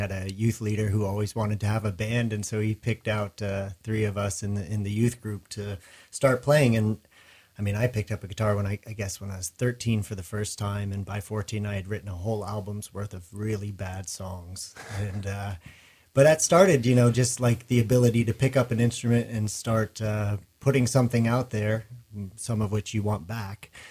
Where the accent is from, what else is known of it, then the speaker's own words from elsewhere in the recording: India; born there; And I was born in India, so it was a chance for me to see the country.